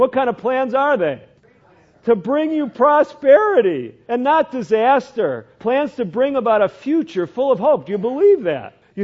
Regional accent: Chicago, Illinois, United States; I had never, to my knowledge, heard of Seventh-day Adventists growing up in Chicago.

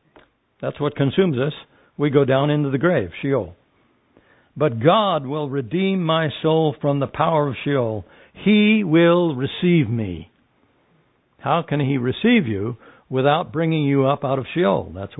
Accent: Ontario, California, United States; I was doing a little door-to-door missionary work in my hometown of Ontario, California.

